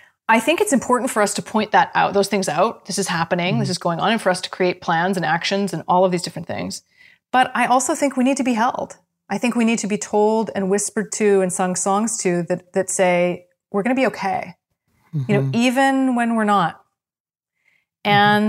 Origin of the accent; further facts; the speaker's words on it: Canada; I'm a Canadian. I'm a Canadian, true and true.